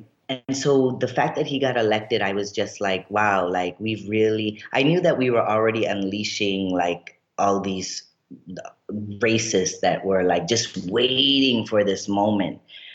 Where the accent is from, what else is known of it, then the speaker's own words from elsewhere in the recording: Lancaster, United States; I grew up in Lancaster, and Lancaster is kind of known to be, you know, at least historically, a very racist kind of hick town.